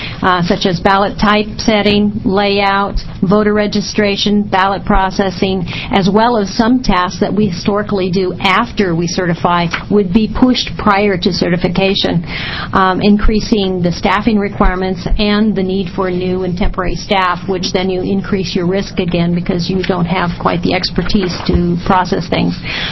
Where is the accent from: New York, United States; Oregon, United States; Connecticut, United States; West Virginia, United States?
Oregon, United States; I'm representing the Association of County Clerks. I'm from Lane County.